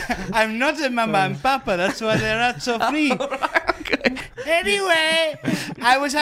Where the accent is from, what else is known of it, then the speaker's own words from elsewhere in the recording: France; English is a second language; now in United Kingdom; I'm from France originally, bro.